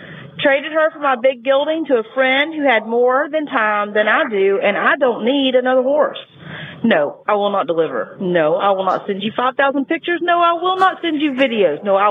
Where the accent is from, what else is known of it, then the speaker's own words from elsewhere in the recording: Texas, United States; with a really bad ad from my home state of Texas.